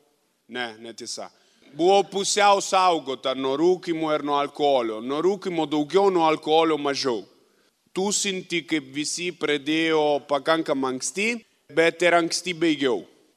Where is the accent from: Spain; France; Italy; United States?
Italy; northern Italy; born there; Lithuanian is a second language; Aš esu italas. Gimau šiaurė Italiją, kalnuose.